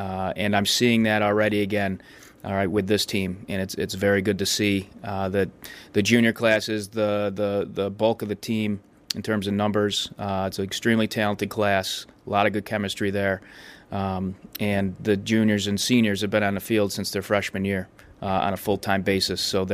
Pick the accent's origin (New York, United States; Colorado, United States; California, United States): New York, United States; school in New York State, upstate New York, North Country, a couple hours north of Syracuse, where my hometown is.